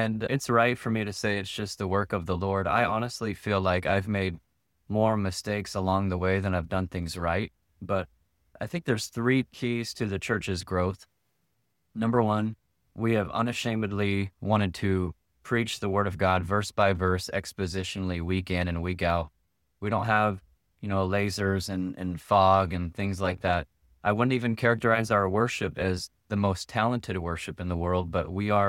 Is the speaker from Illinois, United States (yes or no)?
no; Phoenix, Arizona, United States; I'm originally from Phoenix, Arizona. My wife and I moved out here just before COVID